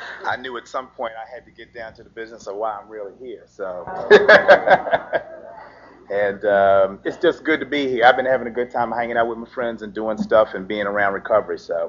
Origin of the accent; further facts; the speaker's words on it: Baltimore, Maryland, United States; I'm from Baltimore, Maryland. And, I think we're one of the pioneer areas of recovery in the United States, and we're real proud of that.